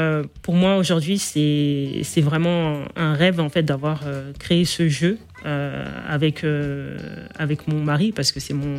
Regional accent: France; born there; Oui, je suis née en France.

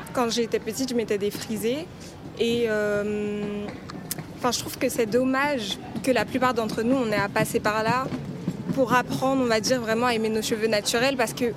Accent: Senegal; Enfin, moi, je suis sénégalaise

